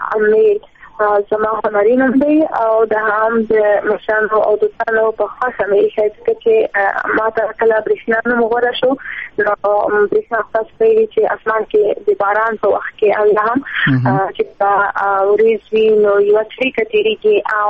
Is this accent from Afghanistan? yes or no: yes; Afghanistan; د لوی افغانستان یم، د پښتونستان یم، نو او په پښتونستان کې هم یو پښتون یم